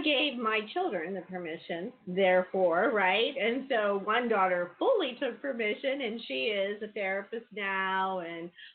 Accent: Virginia Beach, Virginia, United States; So, I was raised in Virginia Beach, Virginia, right around the corner from the Edgar Cayce Institute.

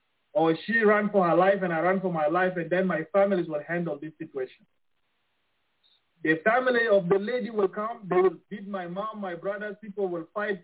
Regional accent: Khartoum, Sudan; moved away as an adult; also born or lived in South Sudan; from the time I moved from South Sudan, I was 10, and then I grew up in Khartoum until I was 23 when I left.

